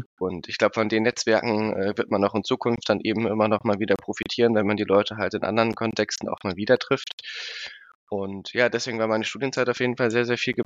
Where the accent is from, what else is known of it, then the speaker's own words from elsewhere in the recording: Berlin, Germany; ich bin gebürtiger Berliner, ich bin da geboren und aufgewachsen und habe mein Abitur tatsächlich in einer nahegelegenen Schule von ADH absolviert.